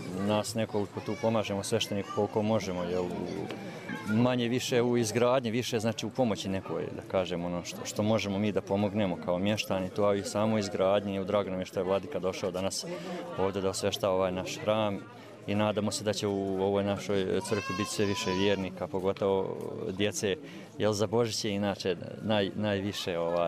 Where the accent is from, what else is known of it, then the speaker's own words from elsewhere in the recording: Bihać, Una-Sana Canton, Bosnia & Herzegovina; now in Banja Luka, Bosnia & Herzegovina; Ja sam inače rodom iz Bihaća, znači u Banja Luci sam već od 95. 6. godine.